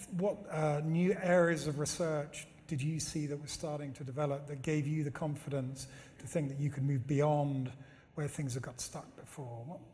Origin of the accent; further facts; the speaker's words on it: United Kingdom; I'm thinking of a cricket bat because I'm British